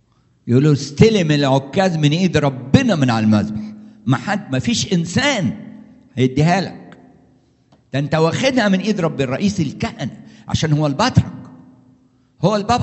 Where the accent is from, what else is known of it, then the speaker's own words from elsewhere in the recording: Alexandria, Alexandria Governorate, Egypt; حتى عندنا في اسكندرية